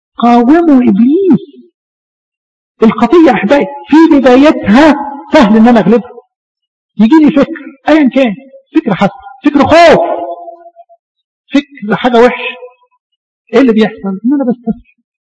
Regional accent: Alexandria, Alexandria Governorate, Egypt; معرفش احنا عندنا في اسكندريه وفي مصر عموما

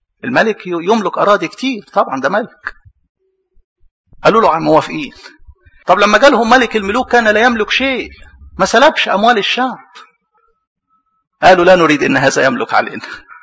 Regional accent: Upper Egypt, Egypt; زي يعني عندنا في الصعيد كده

